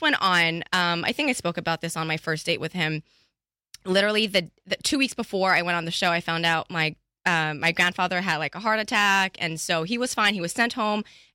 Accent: Canada; I'm Canadian and I'm no longer engaged.

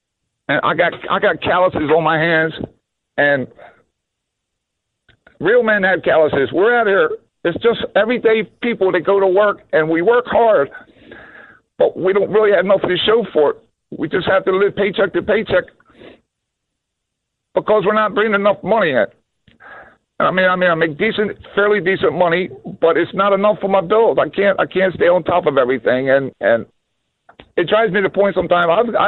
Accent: Baltimore, Maryland, United States; But I grew up in Baltimore City, and it's like it was the pay-to-play type thing to get a decent job.

